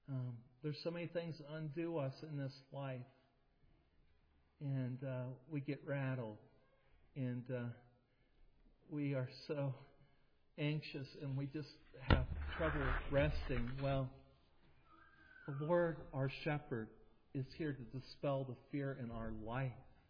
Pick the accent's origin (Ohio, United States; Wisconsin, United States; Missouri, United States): Ohio, United States; Now, as some of you know, I grew up in here in Ohio. I grew up in Coshocton County in the hills.